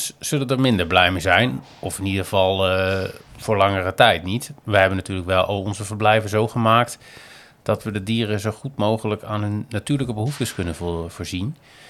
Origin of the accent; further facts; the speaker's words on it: Netherlands; We zijn Nederlanders, we hebben altijd wat te zeuren.